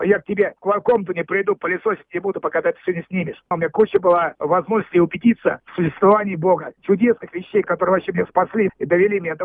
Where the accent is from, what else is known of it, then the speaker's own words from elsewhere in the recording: Sevastopol, Ukraine; Я родился на Украине, я все свои действия провел в Севастополе.